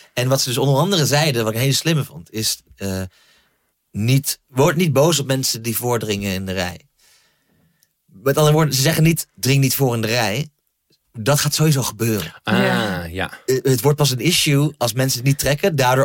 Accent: Groningen, Netherlands; Waar ik opgroeide in Groningen, daar waren gewoon niet, waar in ieder geval mijn, waren niet mega veel. Bijvoorbeeld Marokkaanse Turkse jongeren

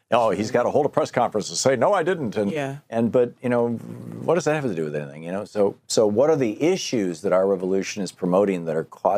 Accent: Michigan, United States; I grew up in Michigan and had friends who were hunters

